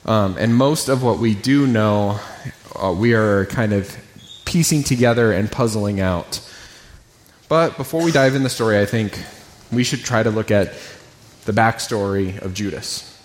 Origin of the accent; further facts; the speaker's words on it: Phoenix, Arizona, United States; born there; I was born in Phoenix, Arizona.